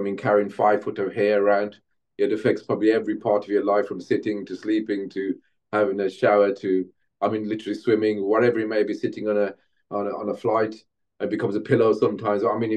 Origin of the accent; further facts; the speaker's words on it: Handsworth, West Midlands, United Kingdom; I say, I come from Handsworth and, you know, sound systems, and why do you sing like that and all that?